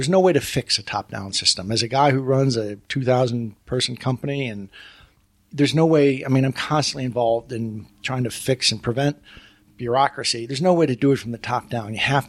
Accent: New Hampshire, United States; also born or lived in Vermont; I'm from New Hampshire. I grew up around New England, but basically Vermont and New Hampshire are my home states.

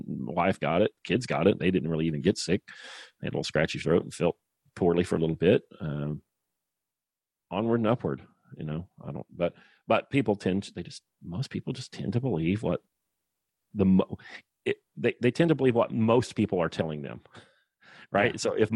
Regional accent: Oklahoma, United States; But I'm from Oklahoma, and I know the difference, and she don't.

